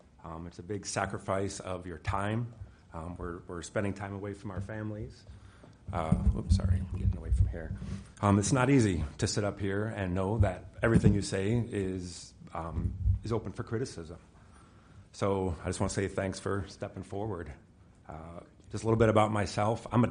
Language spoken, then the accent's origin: English; Illinois, United States; moved away as an adult; now in Ames, United States; I grew up outside of Chicago. And in 1991, I packed up my bags and I moved west 5 hours to Ames, Iowa, Iowa State University.